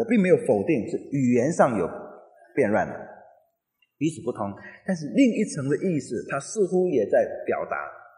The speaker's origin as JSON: {"language": "Chinese", "country": "Taiwan", "tie": "born or raised there", "accent": "Taiwanese Mandarin", "said": "从台湾来的人，或者说我也是，我台湾出生，从台湾来，我是闽南人，讲闽南话的人有一个音是不太容易发的"}